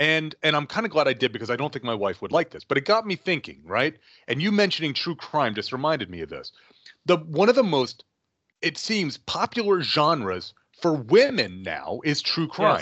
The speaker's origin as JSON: {"language": "English", "region": "New York", "country": "United States", "tie": "born or raised there", "said": "Growing up in New York, you had Crazy Eddies and nobody beats the Wiz, and nobody else from anywhere else in the country knew what the fuck you were talking about"}